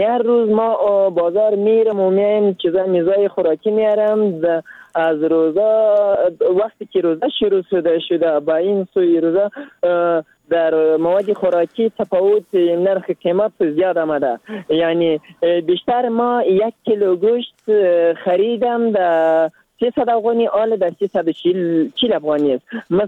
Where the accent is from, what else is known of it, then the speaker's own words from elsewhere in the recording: Zabul, Afghanistan; ما در اینجا در ولایت ما از زابل هستم. در اینجا زندگی 12 نفر در یک اتاق زندگی 12 نفر میکنم.